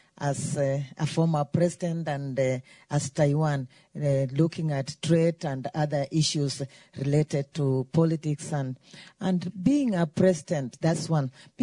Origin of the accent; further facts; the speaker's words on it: Kenya; now in United States; I come from Kenya, though I'm an American here.